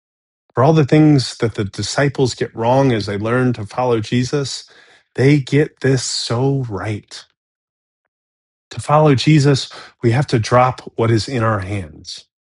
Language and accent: English; Florida, United States; I think growing up in Central Florida, of like fishers of men is like a like boomer style ministry for guys that already like to fish and don't want to sit down for a Bible study.